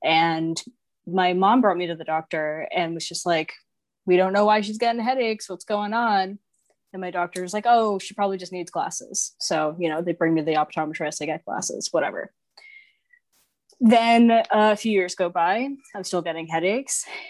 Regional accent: United States; now in Australia; I am an American that lives in Australia.

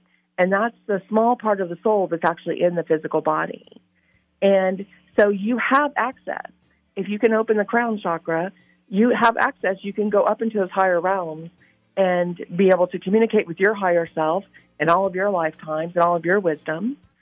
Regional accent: Louisiana, United States; I'm from Louisiana, love New Orleans.

